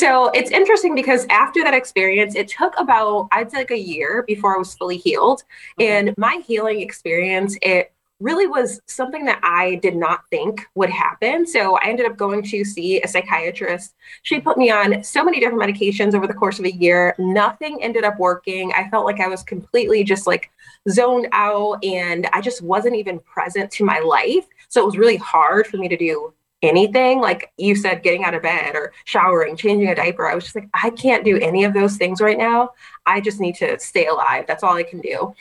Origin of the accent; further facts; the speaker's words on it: Connecticut, United States; I grew up in Connecticut. And so that was like the closest city to us.